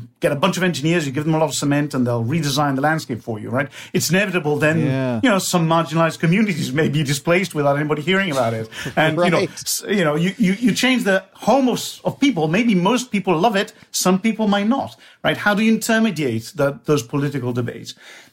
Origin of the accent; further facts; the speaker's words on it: Bologna, Emilia-Romagna, Italy; I come from Bologna, a lovely town in northern Italy where lasagna and tortellini and lots of good things come from.